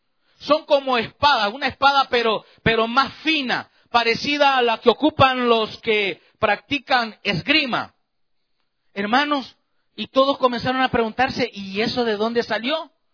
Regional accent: Chalatenango, El Salvador; mi bisabuela allá en el pueblo, allá en mi tierra, en Salvador, en Chalatenango, habían dejado un baúl?

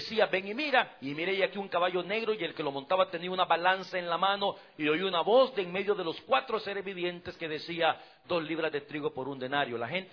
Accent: El Salvador; Por ejemplo, en mi país, tiembla todos los santos días. Es por eso que esa área se conoce como el Valle de las Hamacas, allá en El Salvador.

